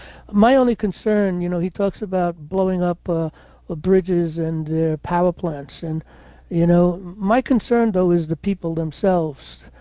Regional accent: Bronx, New York, United States; But I grew up in the Bronx. If you've grown up in the Bronx or Brooklyn or Queens, it's a little different. Well, a lot different than Manhattan.

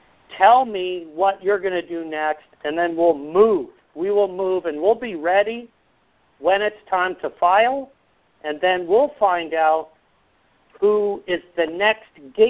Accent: New Jersey, United States; now in California, United States; because I come from New Jersey. I know what New Jersey's like. I moved to California, and I know what California is like.

